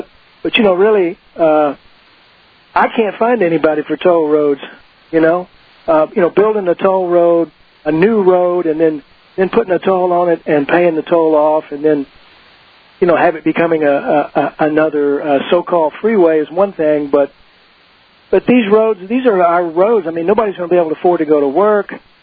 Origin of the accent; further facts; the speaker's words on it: Dallas, Texas, United States; When I was a kid, I grew up in Dallas, I think, like you did